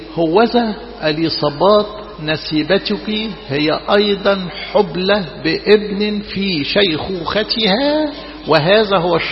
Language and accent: Arabic; Egypt; مش يعني احنا كمصريين وكشرقيين يعني الزيادة العواطف عندنا يعني حلو مش وحش.